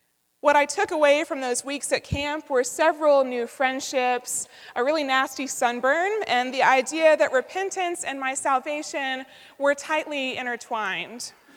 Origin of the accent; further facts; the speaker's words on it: Atlanta, Georgia, United States; I am a Southerner. I grew up in Atlanta, which is a diverse city filled with national transplants and global headquarters, but it's nonetheless influenced by its position deep in the Bible Belt.